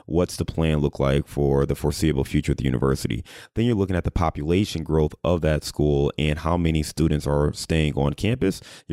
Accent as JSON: {"language": "English", "region": "Ohio", "country": "United States", "said": "obviously I'm from Ohio, OH"}